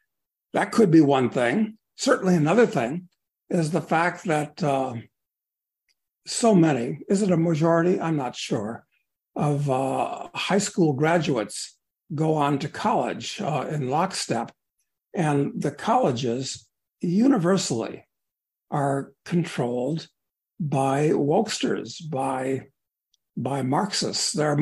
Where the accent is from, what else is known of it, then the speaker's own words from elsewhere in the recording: Chicago, Illinois, United States; I grew up in Chicago. And in those days, when Kennedy beat Nixon, we all knew that it was because there was a precinct that gave the election to Kennedy